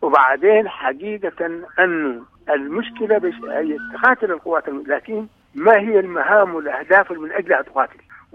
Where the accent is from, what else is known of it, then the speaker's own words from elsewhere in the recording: Sudan; نعم أنا من السودان